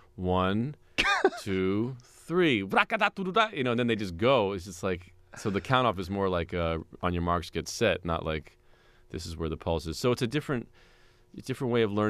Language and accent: English; New York City, New York, United States; I grew up in Manhattan, you know, listening to my father's played avant-garde jazz music